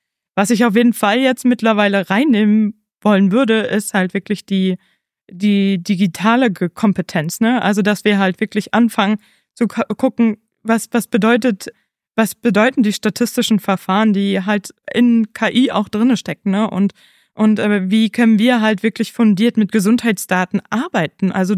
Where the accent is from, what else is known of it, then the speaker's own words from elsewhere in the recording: Berlin, Germany; gerade als Berlinerin